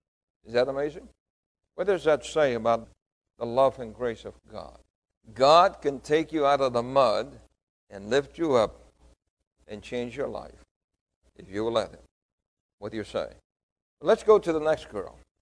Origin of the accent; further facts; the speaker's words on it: Puerto Rico; I remember as a little boy, I was born in Puerto Rico